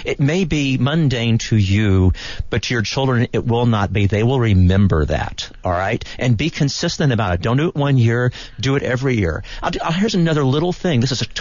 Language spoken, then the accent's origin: English; Texas, United States; also born or lived in Rhode Island; up in a different part of the country than really where I grew up was in Texas.